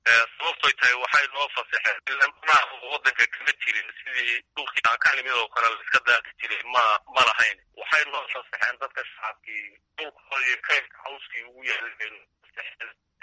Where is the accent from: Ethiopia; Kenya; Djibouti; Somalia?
Ethiopia; Birqod, Somali Region; now in Harooreys, Ethiopia